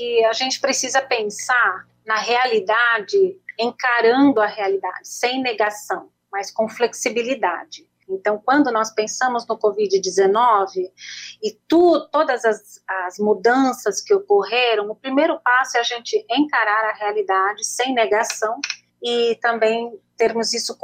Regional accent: Santo André, São Paulo, Brazil; moved away as an adult; also born or lived in Florianópolis / Curitiba / Anápolis / Acre; now in Manaus, Brazil; mas eu cresci em Santo André, São Paulo, no ABC Paulista. Olha. Então eu cresci, a maior parte da minha infância e juventude foi em Santo André.

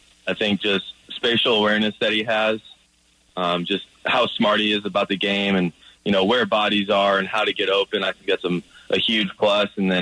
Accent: Lee's Summit, Missouri, United States; my hometown Lee Summit

